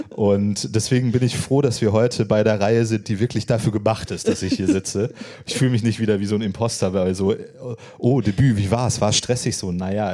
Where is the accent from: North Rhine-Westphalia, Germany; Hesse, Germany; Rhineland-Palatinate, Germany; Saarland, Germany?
Hesse, Germany; Frankfurt; born there; German is a second language; Und gerade Deutsch ist für mich als jemand, der Deutsch vergleichsweise spät gelernt hat. Also ich bin in Frankfurt geboren, das stimmt, aber ich lebe erst seit ich 5 bin fest in Deutschland. Und ich habe, also Deutsch ist technisch gesehen so die 3. Sprache, die ich gelernt habe, 4. eigentlich